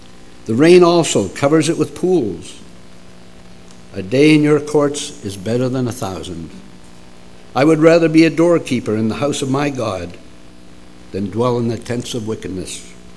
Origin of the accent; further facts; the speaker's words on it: New Brunswick, Canada; I'm from New Brunswick, my wife and I.